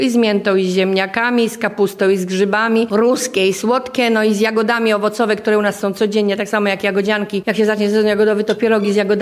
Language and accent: Polish; Majdan Sopocki, Lublin Voivodeship, Poland; bo ja pochodzę w ogóle z tych stron. Ja pochodzę z Majdanu Sopockiego. To jest blisko. Tutaj kuchnia mieszała się polska z rusińską kuchnią. Ja jestem półkrwi rusinką, ponieważ moi dziadkowie ze strony taty byli Rusinami, którzy zmienili wyznanie w 18 roku.